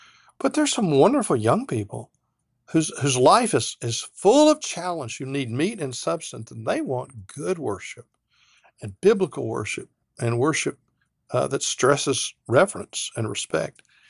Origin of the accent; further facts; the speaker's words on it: the South, United States; When I grew up in the South, the Baptist Church could always be counted on to have a fiery sermon